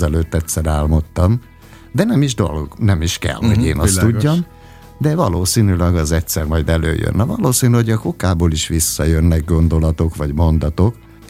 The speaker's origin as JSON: {"language": "Hungarian", "region": "Budapest", "country": "Hungary", "tie": "born or raised there", "said": "ugyan én Budapesten születtem, és világéletemben Budapesten éltem."}